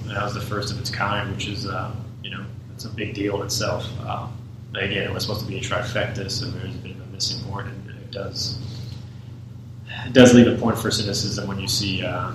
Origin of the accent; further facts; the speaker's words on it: Pennsylvania, United States; You know, I'm from Lehigh Valley in Eastern PA. The Bethlehem Steel was, you know, this is just kind of wasteland. Bethlehem Steel closed when I was a kid, and then basis vacant for most of my adolescence